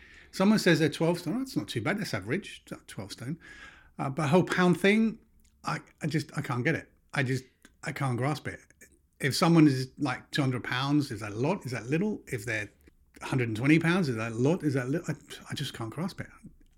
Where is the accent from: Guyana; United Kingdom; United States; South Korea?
United Kingdom; I'm a Brit.